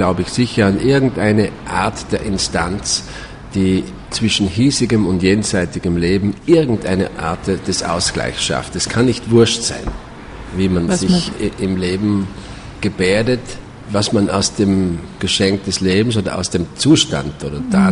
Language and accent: German; Austria; weil ich verlasse nie Österreich, weil da ist meine Heimat.